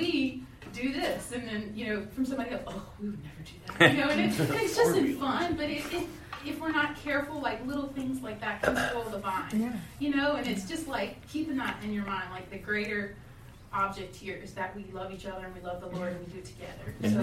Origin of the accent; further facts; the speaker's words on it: Denham Springs, Louisiana, United States; we're from Denham Springs, and everybody else is from Baton Rouge